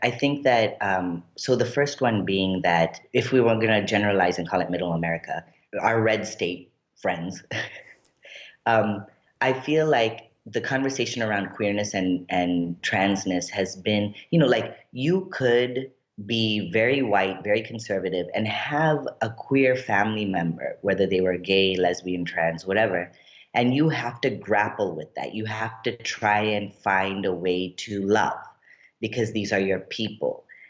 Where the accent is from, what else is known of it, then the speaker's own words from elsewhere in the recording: Lancaster, United States; I grew up in Lancaster, and Lancaster is kind of known to be, you know, at least historically, a very racist kind of hick town.